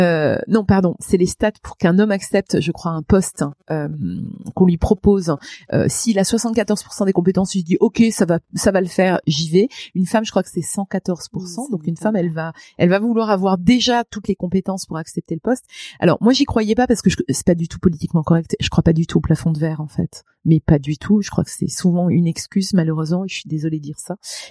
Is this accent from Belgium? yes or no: no; Grand Est, France; accent: Lorraine; Je venais du fin fond de la Lorraine avec un accent à couper au couteau.